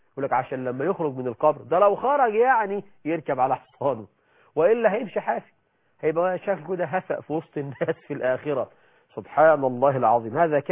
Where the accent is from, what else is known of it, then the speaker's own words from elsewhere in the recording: Egypt; ويقول لك ده مثل عندنا في مصر، يقول لك أبو البنات مصطبة الأندال